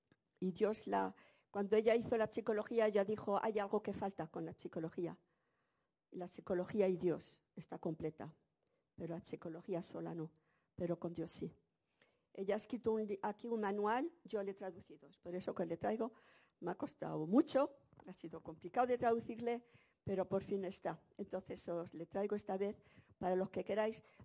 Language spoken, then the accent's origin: Spanish; Spain; now in Switzerland; soy española y estoy yo en Suiza